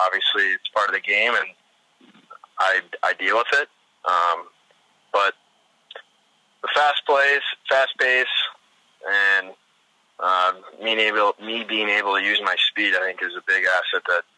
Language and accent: English; Minnesota, United States; but growing up in Minnesota, it's a hockey community. It's the state of hockey.